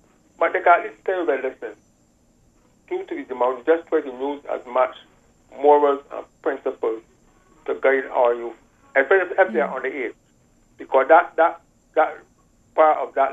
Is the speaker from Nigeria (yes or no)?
no; Barbados; when I grew up in Barbados.